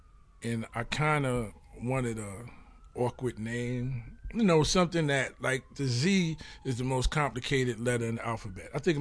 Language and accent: English; New York City, New York, United States; I'm from East River, so he would come through and he'd have his gang colors on. You know, growing up in the hood, that was the coolest thing to us